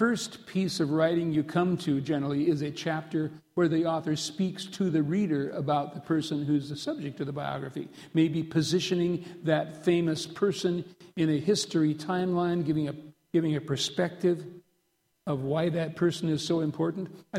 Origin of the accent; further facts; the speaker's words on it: Redfield, South Dakota, United States; as a dorm parent at an institution for the developmentally disabled near my hometown of Redfield, South Dakota.